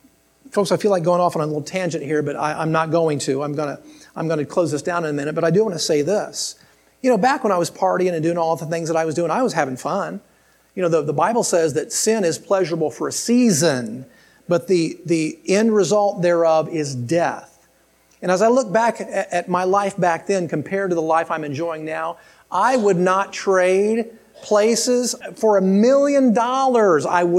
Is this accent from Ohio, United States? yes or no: yes; Columbus, Ohio, United States; I still had a lot of involvement in Columbus. I'm from Columbus.